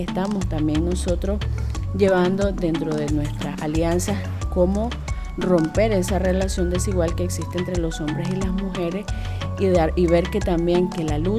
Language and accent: Spanish; Río San Juan, Nicaragua; soy de Río San Juan